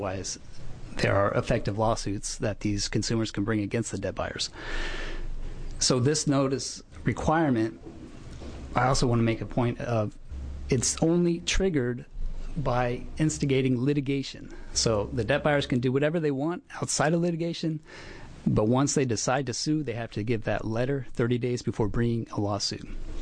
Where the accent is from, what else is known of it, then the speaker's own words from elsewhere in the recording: Oregon, United States; I am from Washington County, and I represent debtors who get sued on these collection lawsuits.